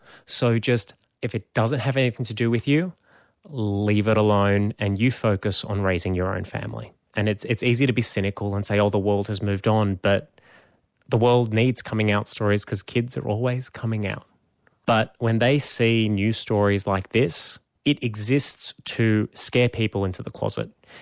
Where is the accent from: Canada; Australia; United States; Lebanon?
Australia; New South Wales; I grew up in Erwood.